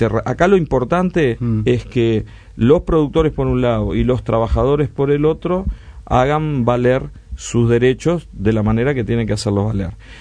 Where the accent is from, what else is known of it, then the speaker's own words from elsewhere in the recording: Montevideo, Uruguay; Yo soy de Montevideo, pero hace 30 años que hago el eje de la Ruta 3.